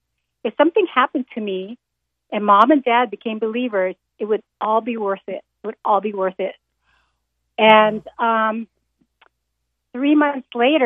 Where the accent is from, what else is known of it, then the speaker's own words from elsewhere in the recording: Kauai, Hawaii, United States; no, I'm born and raised on Kauai, so mm-hmm. I'm an island girl.